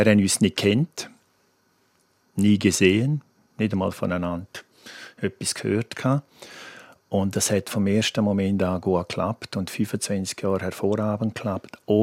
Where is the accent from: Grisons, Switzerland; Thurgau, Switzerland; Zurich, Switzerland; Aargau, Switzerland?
Grisons, Switzerland; Chur; Ich bin halt ein Bündner, bin ein Kur.